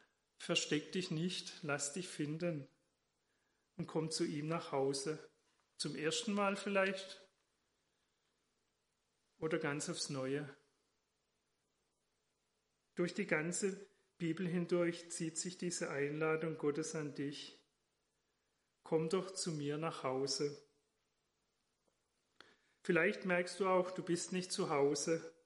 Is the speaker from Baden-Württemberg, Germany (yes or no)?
yes; Baden-Württemberg, Germany; und auch hier Schwäbische Alb, oder wo ich groß geworden bin, in den Rand vom Schwarzwald, wo ich und meine Eltern lange lebten.